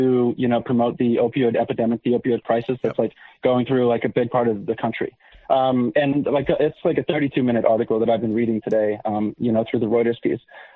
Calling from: Philadelphia, Pennsylvania, United States; calling from Philadelphia.

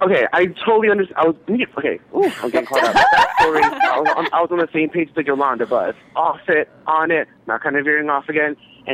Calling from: New York City, New York, United States; I'm calling from the Bronx, New York.

